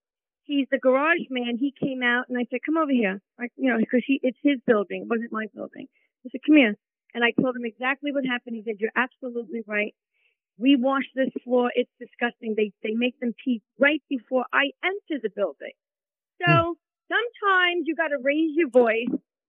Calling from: Brooklyn, New York, United States; from Brooklyn.

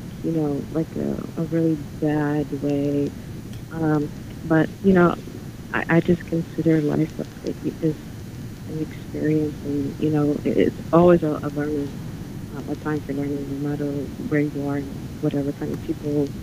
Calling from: Far Rockaway, New York, United States; I'm calling from Far Rockaway.

